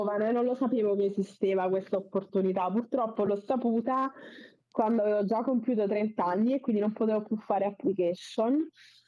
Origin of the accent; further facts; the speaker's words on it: Naples, Campania, Italy; Io sono napoletana e comunque per me il sud del mondo è sicuramente la parte che mi emoziona di più.